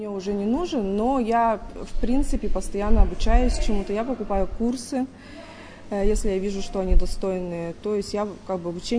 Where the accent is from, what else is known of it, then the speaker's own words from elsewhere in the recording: Sredneuralsk, Sverdlovsk Oblast, Russia; сегодня здесь, в Среднеуральске, в родном городе.